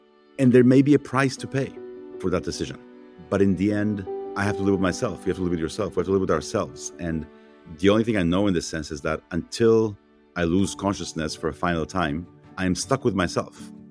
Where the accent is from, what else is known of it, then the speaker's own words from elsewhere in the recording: Mexico; also born or lived in Jerusalem, Israel / Peru; and then we went to Mexico. And I spent, basically, I was in Mexico from second grade through ninth grade. My whole childhood, essentially, was in Mexico City.